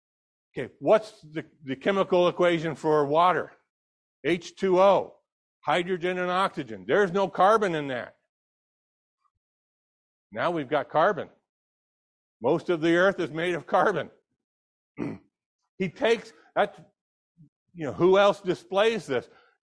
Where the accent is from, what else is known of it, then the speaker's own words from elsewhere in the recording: California, United States; I grew up in California. I remember the parades of conserve, and save the whales, and save the this, and save that.